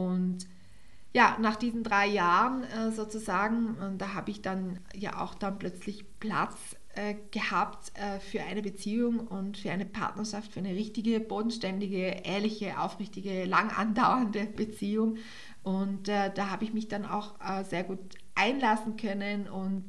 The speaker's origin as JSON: {"language": "German", "region": "Tyrol", "country": "Austria", "moved": "yes", "lives_now": "Vorarlberg, Austria", "said": "Wie ich komme ja ursprünglich aus Tirol und bin nach Vorarlberg gezogen. Irgendwie allein schon vom Dialekt meint man ist in einer ganz anderen Welt"}